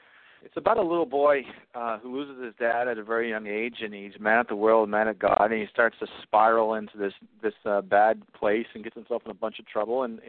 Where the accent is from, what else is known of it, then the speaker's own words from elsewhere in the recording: New England, United States; I grew up in New England.